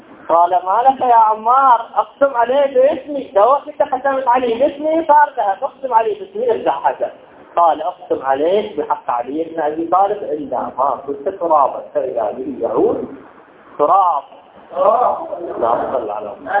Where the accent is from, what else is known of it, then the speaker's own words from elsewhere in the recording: Iraq; ينفتح عندنا في العراق 40 قمر